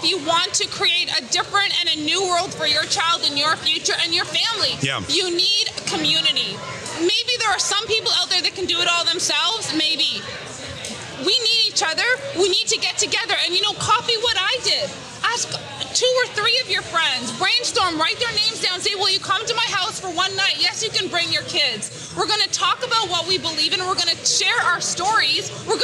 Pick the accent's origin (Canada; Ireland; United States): Canada; I grew up in Canada and I cared and I knew what was going on and I cared.